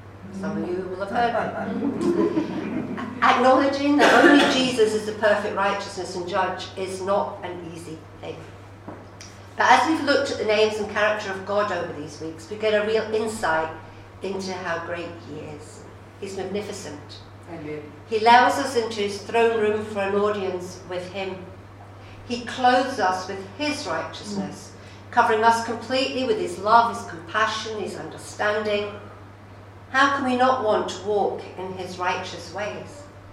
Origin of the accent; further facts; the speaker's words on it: Scotland, United Kingdom; I'm Scottish, and Scotland is lowering the age from 18 to 16 years